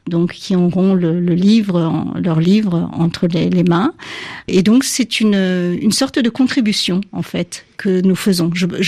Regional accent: Japan; un message d'amour inconditionnel envers mon pays d'origine

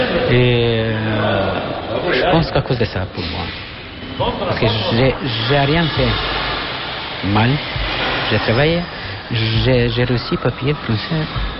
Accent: Kosovo; now in France; J'ai 40 ans, je viens de Kosovo.

